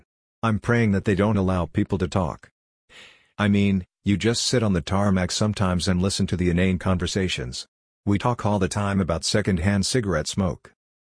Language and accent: English; Illinois, United States; As someone, we're both from Illinois